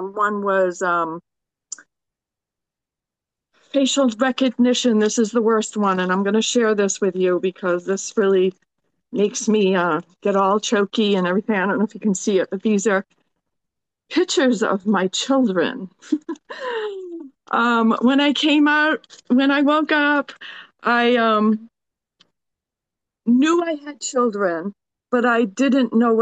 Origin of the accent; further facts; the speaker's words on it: Maine, United States; I'm from Maine.